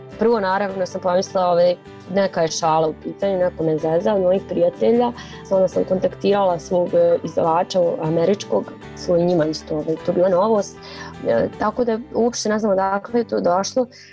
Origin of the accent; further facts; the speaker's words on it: Zagreb, City of Zagreb, Croatia; born there; da sam rođena u Zagrebu.